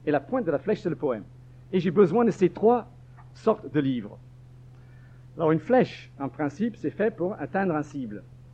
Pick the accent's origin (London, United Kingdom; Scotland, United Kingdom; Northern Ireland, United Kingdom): Scotland, United Kingdom; now in France; je suis un écrivain d'origine écossaise, je viens d'Écosse, de Skotska.